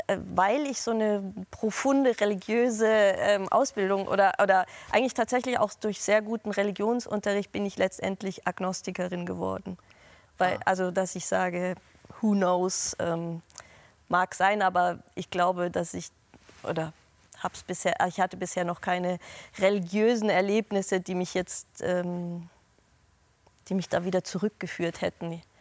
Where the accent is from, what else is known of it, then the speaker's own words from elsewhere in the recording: Baden-Württemberg, Germany; Oder wir beide, also Hans-Jochen und ich, wir sind ja beide im Schwäbischen aufgewachsen.